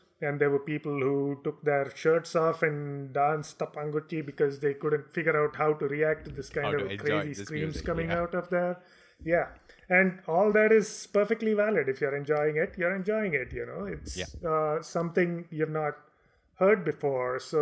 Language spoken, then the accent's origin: English; Bangalore, Karnataka, India; moved away as an adult; I mean, I was born in Bangalore. I didn't live in any other city until I was 30 years old when I left.